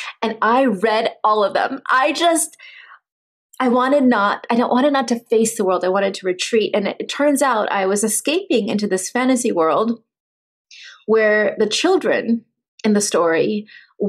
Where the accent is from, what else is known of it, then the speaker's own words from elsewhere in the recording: United States; I didn't want to face my role as an American whose country was attacked.